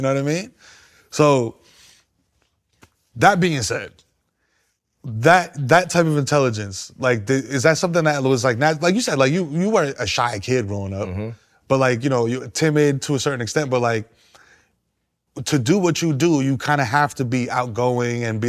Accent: New York City, New York, United States; growing up, Ecuadorian, Dominican, growing up in New York City as a child of immigrants, bro.

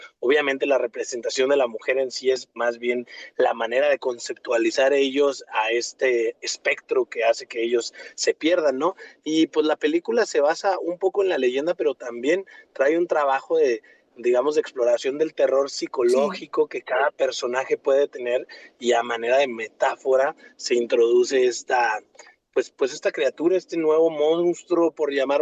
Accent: Guanajuato, Mexico; Yo, por ejemplo, soy de Guanajuato y reconozco tradiciones como el baile de los viejitos

